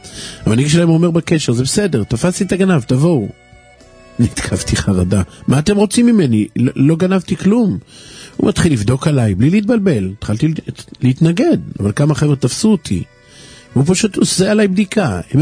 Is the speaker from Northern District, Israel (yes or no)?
no; Bat Yam, Tel Aviv District, Israel; now in Bnei Brak, Israel; במקור אני מבת ים, חזרתי בתשובה לפני 15 שנים.